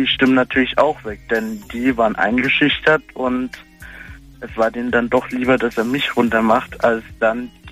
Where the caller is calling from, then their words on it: Pirmasens, Rhineland-Palatinate, Germany; Pirmasens.